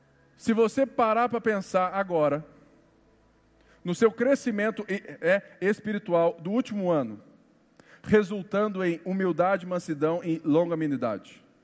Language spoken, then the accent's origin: Portuguese; Minas Gerais, Brazil; Como um bom mineiro, prepara um cafezinho com pão de queijo